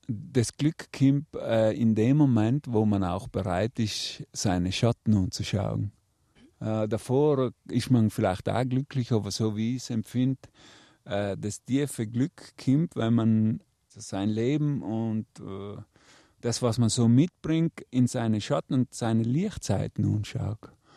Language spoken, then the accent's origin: German; Trentino-Alto Adige, Italy; ich bin ein Südtiroler und ich bin gern da.